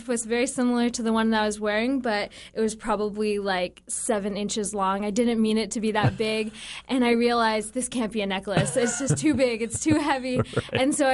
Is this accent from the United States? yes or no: yes; Juneau, Alaska, United States; And I'm from Juneau, and so...